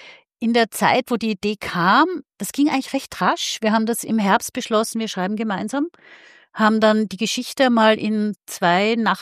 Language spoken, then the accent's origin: German; Austria; Und Hallstatt ist ja bei uns in Österreich.